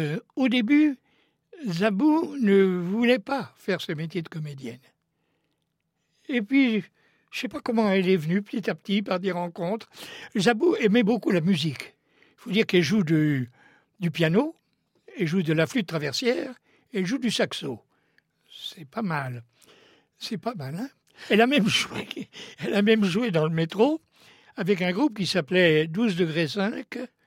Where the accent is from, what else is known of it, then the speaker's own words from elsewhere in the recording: Centre-Val de Loire, France; j'ai passé ma jeunesse dans un vieux prieuré, dans un village Sologno, qui, chose étrange pour un village du centre de la France, est entièrement cerné de remparts, avec trois portes de ville monumentales.